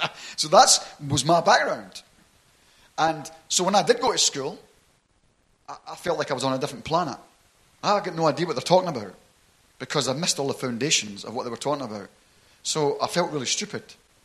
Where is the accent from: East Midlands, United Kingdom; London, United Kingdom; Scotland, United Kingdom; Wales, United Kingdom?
Scotland, United Kingdom; Glasgow; also born or lived in Edinburgh; So I was born in Edinburgh, but I never lived there. I was actually brought up in Glasgow, right? In the Gallowgate, right? Which was a pretty rough area, believe me, right across from Celtic Football Park, right?